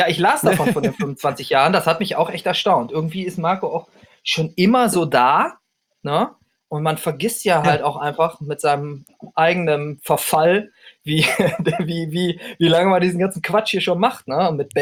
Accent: North Rhine-Westphalia, Germany; ich komme ja aus Ostwestfalen

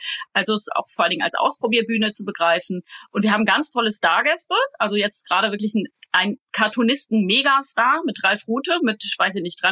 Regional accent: North Rhine-Westphalia, Germany; Ich komme aus Ostwestfalen, das ist auch schon ein sehr ruhiger Menschenschlag.

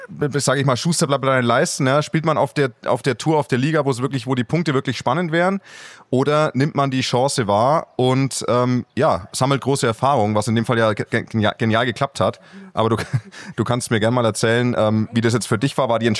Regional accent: Bavaria, Germany; ich bin aus Bayern, ich bin mit dem Turnier groß geworden

